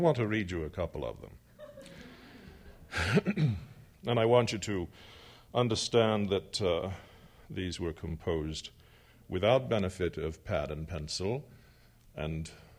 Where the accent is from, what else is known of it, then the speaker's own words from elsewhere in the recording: Southwest, United States; I live in Arizona. I have not lived there long, though I grew up in the Southwest. I live now in the south of Arizona, on the apron of the Sonoran Desert.